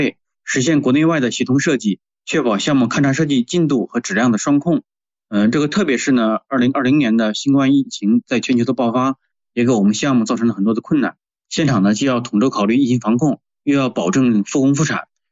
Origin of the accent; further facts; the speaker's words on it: Hubei, China; now in Tianjin, China; 我的老家呢是在湖北，毕业后呢就一直在天津工作，实际上算是一个半个北方人嘛。